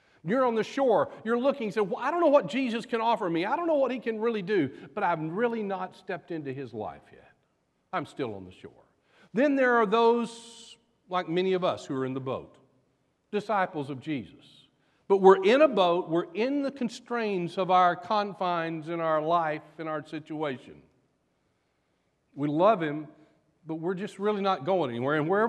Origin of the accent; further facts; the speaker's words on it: the South, United States; As you can tell, I'm from the South. Maybe you picked that up from my accent.